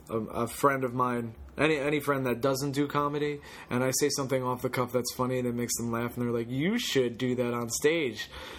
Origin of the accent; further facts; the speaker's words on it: United States; But I'm American and want to live in America, which is a weird thing.